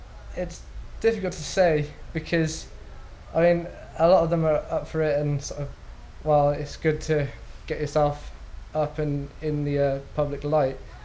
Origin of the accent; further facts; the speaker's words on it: South West England, United Kingdom; I'm 21 years old and I come from Crudgley in Gloucester.